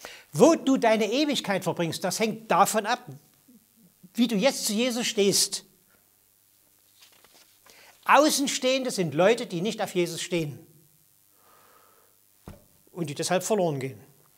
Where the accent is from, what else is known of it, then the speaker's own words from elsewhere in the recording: Germany; In der DDR-Zeit, wo ich aufgewachsen bin